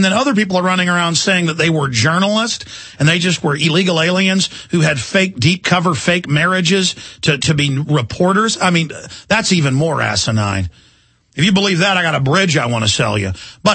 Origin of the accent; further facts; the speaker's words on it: United States; I am an American. I am born on the 4th of July. And I will defend this country